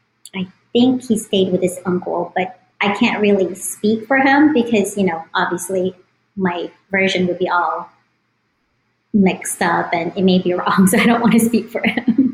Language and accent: English; Philippines; I guess growing up in the Philippines, it was a little bit different back then when I was growing up, because we did not play sports.